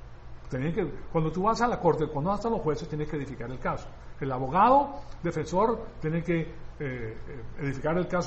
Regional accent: Venezuela; now in United States; Yo estuve en los Estados Unidos, llegué a los Estados Unidos en el año 1962. Vine de Venezuela. ¿Qué fue lo primero que aprendí yo? A hablar como cubano.

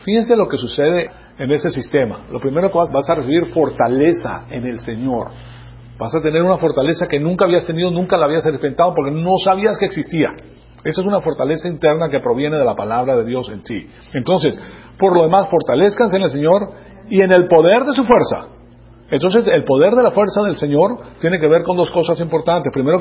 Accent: Caracas, Capital District, Venezuela; accent: Venezuelan; Yo me crié en Caracas, siendo colombiano, pues, pero me crié en Caracas. Entonces hablo como venezolano. Voy allá y hablo como venezolano. Tengo el acento venezolano, conozco los colocalismos

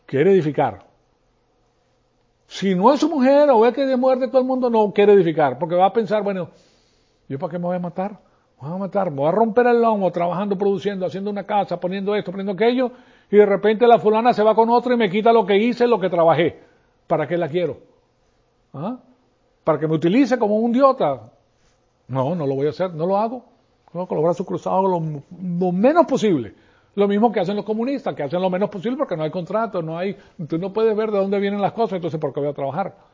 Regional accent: Mexico; Si yo soy mexicano, mucha honra, ¿qué pasa?

